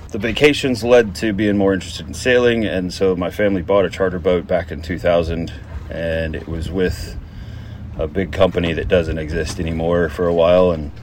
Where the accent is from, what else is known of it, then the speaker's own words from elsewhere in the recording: Fort Worth, Texas, United States; I grew up in Texas in Fort Worth, and there's a Fort Worth Boat Club on Eagle Mountain Lake was my home waters when I was a kid.